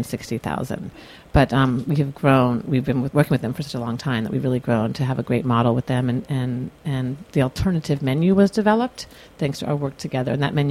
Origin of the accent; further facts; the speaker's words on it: Florida, United States; And so we really hope to be, that's my home state. So I don't know sort of how that all happened. But we hope to be doing a lot more work in Florida and really around this country.